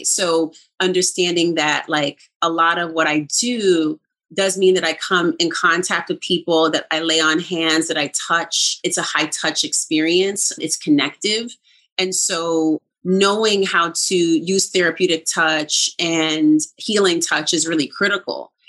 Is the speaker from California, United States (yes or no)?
yes; California, United States; And I'm from Cali, right?